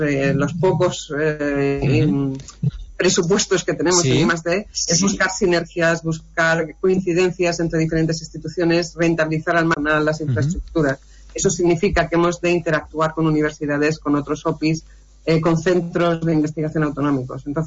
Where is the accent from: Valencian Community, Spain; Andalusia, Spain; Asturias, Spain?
Valencian Community, Spain; Alicante; Soy alicantina, puede que algo pille